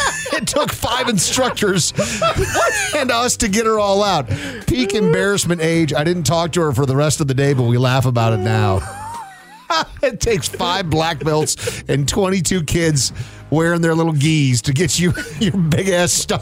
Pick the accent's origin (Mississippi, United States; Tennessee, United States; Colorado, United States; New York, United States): Colorado, United States; When I was a kid growing up in Colorado, I had a bathroom incident at school